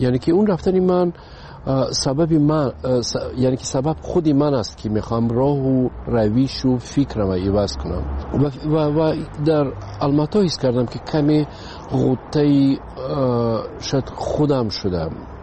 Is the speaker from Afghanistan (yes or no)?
no; Tajikistan; وطنم خب پیش از همه تاجیکستان وطن است. برای این خانه ای من است و مادرم اینجاست، فرزندام اینجاست.